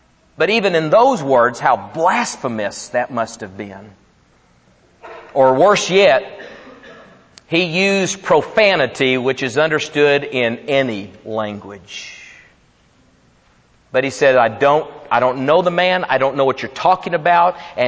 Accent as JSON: {"language": "English", "region": "Texas", "country": "United States", "said": "We can't deny we're from Texas if we wanted to."}